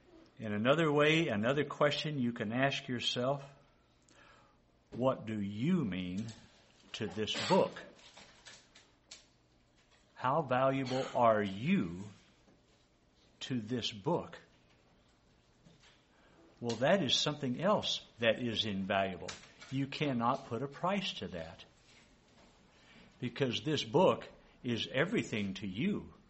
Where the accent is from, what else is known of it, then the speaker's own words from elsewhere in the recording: Texas, United States; Born and raised in Texas. Never seen it.